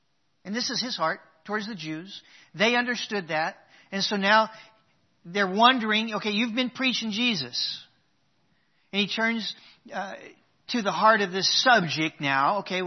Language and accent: English; Oklahoma, United States; I'm an Okie. I'm from Oklahoma.